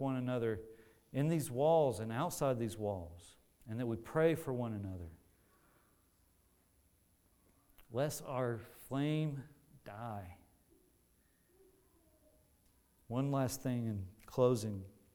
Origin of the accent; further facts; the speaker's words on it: Fort Worth, Texas, United States; now in Kingman, United States; I am from Fort Worth, Texas, living in Kingman, Kansas.